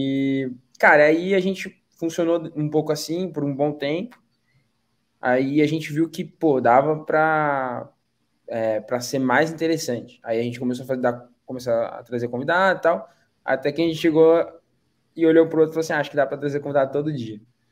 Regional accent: Brazil; até porque eu sou brasileiro.

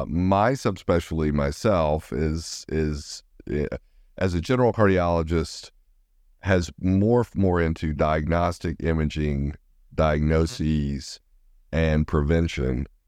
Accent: Alabama, United States; my wife and I grew up together. We're both from Alabama. Families are in Alabama.

